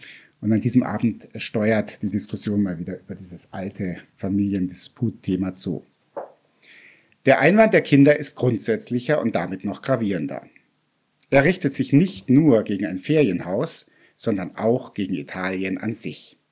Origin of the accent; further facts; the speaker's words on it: Tutzing, Bavaria, Germany; now in Munich, Germany; Ich bin Schriftsteller und Journalist in München. Ich stamme ursprünglich aus Tutzing vom Starnberger See, habe dann aber in München studiert